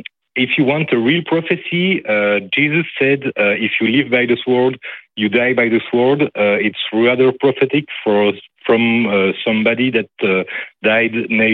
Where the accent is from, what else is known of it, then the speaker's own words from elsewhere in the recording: Belgium; I'm from Belgium. I'm a white male.